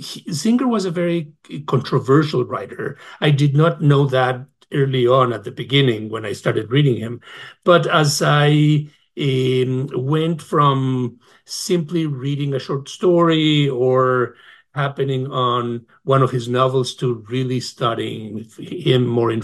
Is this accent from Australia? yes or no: no; Mexico; born there; first language yi; English is a second language; born in Mexico in the early 60s. Yiddish was my first language, just as Yiddish was the first language of Isaac Bashevis Singer.